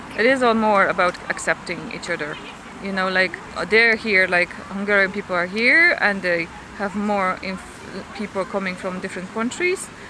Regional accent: Poland; I'm from Poland, but I came to Budapest more or less a week ago

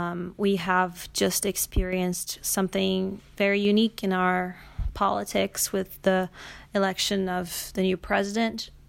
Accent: Brazil; I am originally from Brazil.

